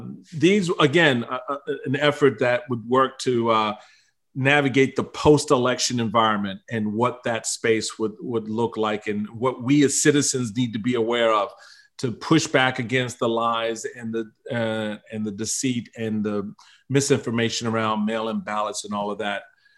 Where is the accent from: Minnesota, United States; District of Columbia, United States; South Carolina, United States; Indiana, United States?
District of Columbia, United States; Washington; And that's what it was for me when I growing up in Washington. There was a rec center probably about three blocks down 8th Street from where I lived.